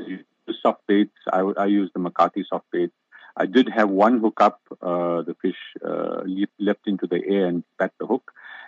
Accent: Durban, KwaZulu-Natal, South Africa; I grew up fishing in the Durban Harbour

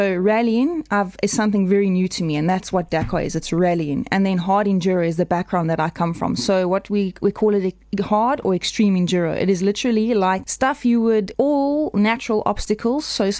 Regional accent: Johannesburg, Gauteng, South Africa; born there; now in Hillcrest, South Africa; I was actually born in the north of Joburg, and I've been living in Hillcrest for the last 3 years.

